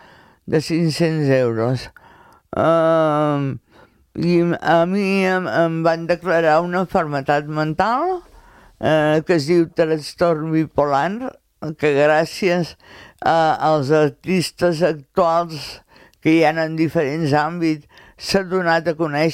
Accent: Calella, Catalonia, Spain; born there; perquè he nascut a Calella, Calella m'ha ofert quasi tot el que... el que he pogut demanar.

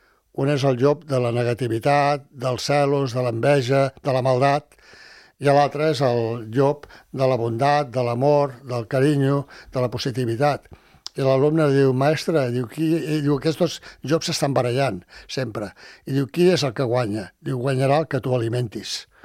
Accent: Barcelona, Catalonia, Spain; jo em vaig criar i estudiar a Barcelona, doncs clar, vaig ser educat en castellà. I literàriament doncs, sempre ha sigut castellà. Jo, evidentment, puc escriure cartes amb un amic o una amiga en català, però literàriament em defenso millor en castellà.

